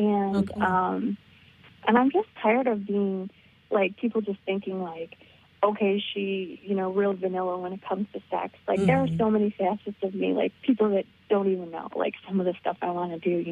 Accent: Michigan, United States; Michigan, so kind of the bottom of the thumb, kind of near Toledo. So so I didn't go too far from kind of my hometown, and I still have family and stuff that live down there.

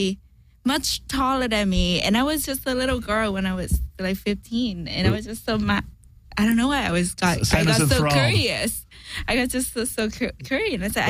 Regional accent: Ho Chi Minh City, Vietnam; I was born and raised in Saigon, Vietnam.

